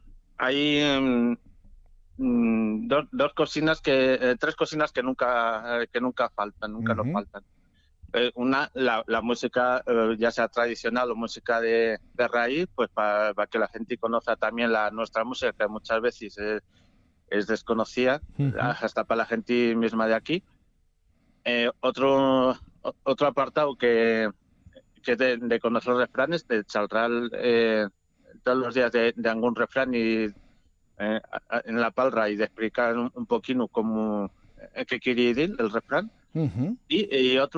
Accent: Madrid, Community of Madrid, Spain; born there; emigraron a Madrid, sí, que es donde nací yo, en Madrid.

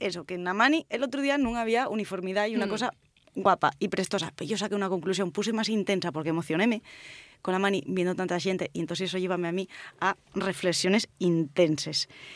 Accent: Asturias, Spain; y al final somos todos asturianos

